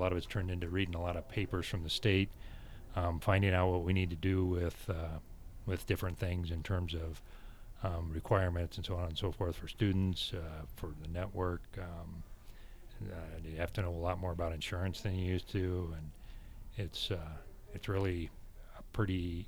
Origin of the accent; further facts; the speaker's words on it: Carroll, Nebraska, United States; I'm originally from Carroll, Nebraska, which is not all that far away from here.